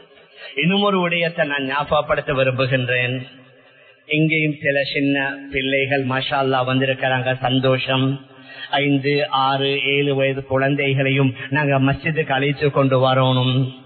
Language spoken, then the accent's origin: Tamil; Sri Lanka; எங்கட ஸ்ரீலங்கன்ஸாக இருக்கலாம், நான் ஸ்ரீலங்கன்ஸாக இருக்கலாம்